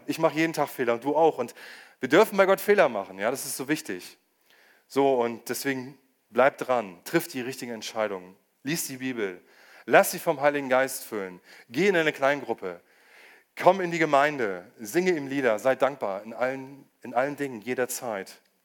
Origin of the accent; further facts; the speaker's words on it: Lower Saxony, Germany; ich komme aus Niedersachsen